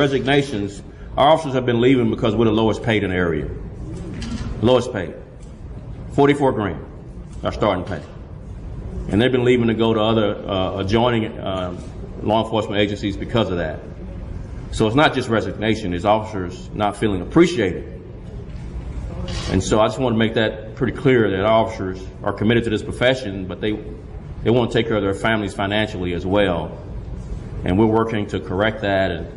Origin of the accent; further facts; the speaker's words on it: Dallas, Texas, United States; I grew up here in Texas. I'm third generation Dallasite.